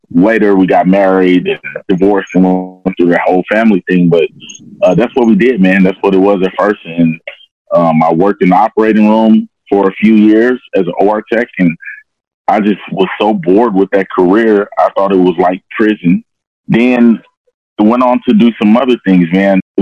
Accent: St. Louis, Missouri, United States; Okay, man, I keep it fast and simple. I'm from St. Louis, Missouri. I was in the military for 17 years.

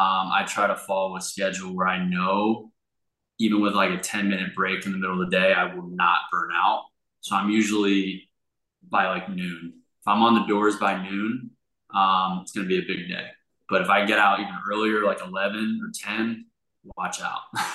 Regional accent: Raleigh, North Carolina, United States; I grew up in Raleigh, yeah, and then Charlotte's where I'm at now, so not far apart.

